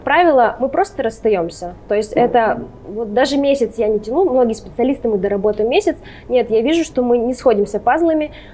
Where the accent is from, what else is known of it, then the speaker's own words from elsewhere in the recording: Lesnoy, Sverdlovsk Oblast, Russia; also born or lived in Rostov-on-Don; мой отец военный. Значит, я родилась в Ростове, буквально там некоторое время, пару лет мы прожили там, потом отца отправили на Урал. Мы жили в город Лесной Свердловской области, это где-то недалеко от Асбеста, закрытый военный городок.